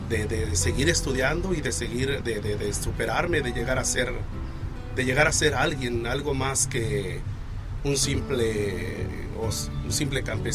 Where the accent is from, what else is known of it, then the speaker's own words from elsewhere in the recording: Encarnación de Díaz, Jalisco, Mexico; Jalisco. Soy de La Chona, Jalisco, exacto.